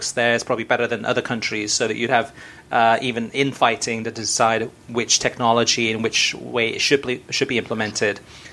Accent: Canada; Furthermore, as a Canadian soccer fan, I can't help but think this new format will only harm teams like Canada, Haiti, and Jamaica.

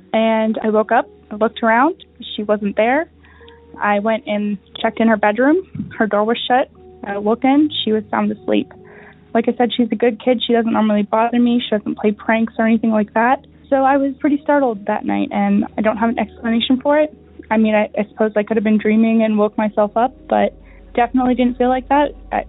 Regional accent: Pennsylvania, United States; Hi, Derek. … I'm from Pennsylvania.

